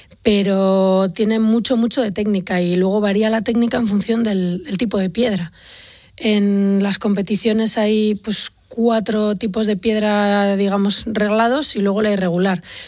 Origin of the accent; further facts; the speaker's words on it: Galicia, Spain; Yo como gallega desconocía por completo que tal cosa existiera